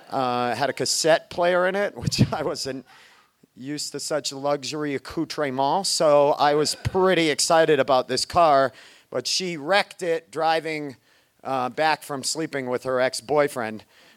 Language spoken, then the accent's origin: English; Maine, United States; At the time, I lived in Maine. I'm from Maine, which is just a shithole of epic proportions.